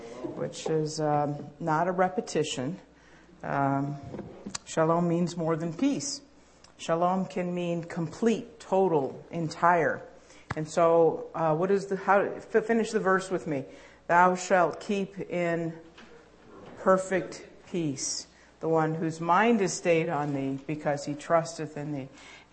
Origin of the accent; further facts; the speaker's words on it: St. Louis, Missouri, United States; now in Montreal, Canada; I am from Montreal, but originally from St. Louis, Missouri, which proves it.